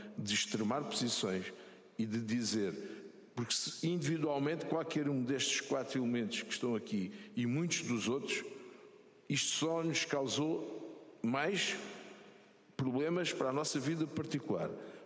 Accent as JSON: {"language": "Portuguese", "town": "Porto", "region": "Norte", "country": "Portugal", "lives_now": "Setúbal, Portugal", "said": "Eu não sou de Setúbal, eu sou do Porto, mas é a minha terra de adoção, é aquela onde eu vivo, onde eu vi nascer e morrer os meus familiares, alguns, a grande maioria estão no Porto"}